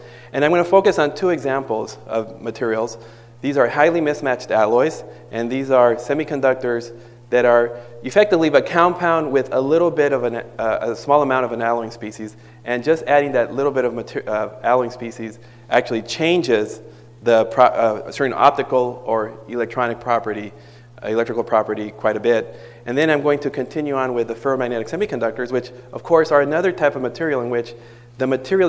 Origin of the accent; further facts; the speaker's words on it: United States; So I'm happy to be here, and I'm proud to be here as an American.